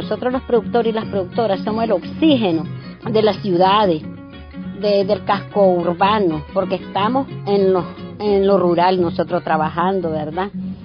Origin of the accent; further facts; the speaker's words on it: Nueva Guinea, South Caribbean Coast Autonomous Region, Nicaragua; soy de Celaya Central, ¿verdad? De Nueva Guinea, aquí estoy, soy originaria.